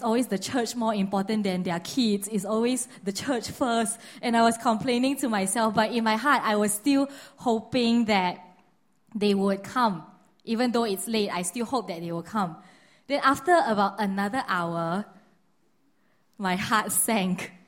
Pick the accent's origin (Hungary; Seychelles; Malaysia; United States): Malaysia; So growing up in Malaysia, it is quite known that the Malaysia security is not as good.